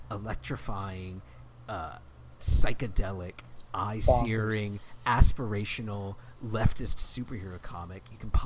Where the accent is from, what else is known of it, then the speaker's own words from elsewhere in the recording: the South, United States; I'm from the South. I don't know how to pronounce anything.